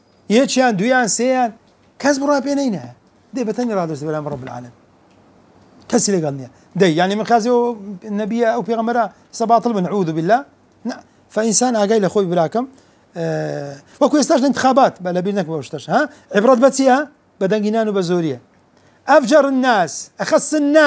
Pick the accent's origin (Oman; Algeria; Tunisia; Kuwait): Algeria; والله جزائري وليبي وانا جزائري